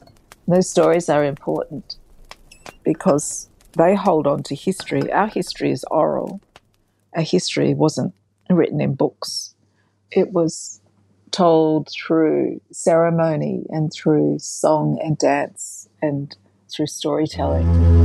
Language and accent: English; South Australia, Australia; I grew up in South Australia.